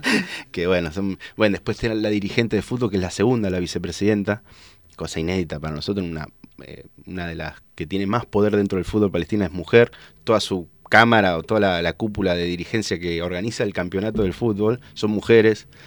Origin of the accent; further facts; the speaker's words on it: Buenos Aires, Argentina; y yo, como buen porteño, dije, roban mucho acá.